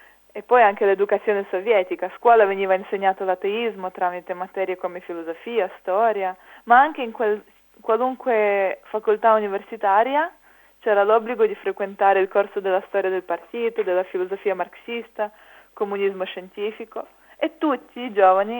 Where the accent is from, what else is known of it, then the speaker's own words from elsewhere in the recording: Ukraine; Italian is a second language; now in Italy; in Ucraina sto parlando, il mio paese d'origine